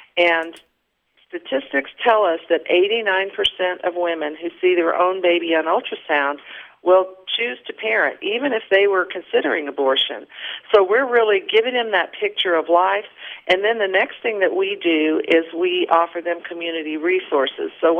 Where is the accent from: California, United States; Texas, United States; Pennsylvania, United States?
Texas, United States; El Paso; moved away as an adult; now in Montgomery, United States; Well, I am originally from El Paso, Texas. My husband and I moved to Montgomery, Alabama 30 years ago